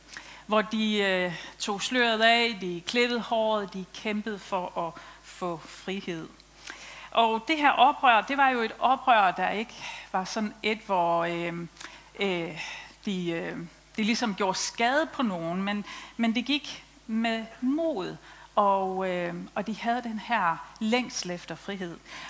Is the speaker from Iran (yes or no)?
yes; Iran; now in Denmark; så er jeg faktisk selv iraner. Jeg har boet i Danmark i omkring 40 år.